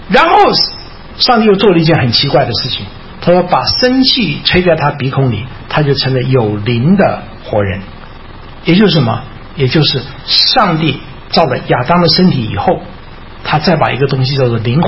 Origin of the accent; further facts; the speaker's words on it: Taiwan; 我从台湾来的，所以我写这个猿是写这个猿字哈。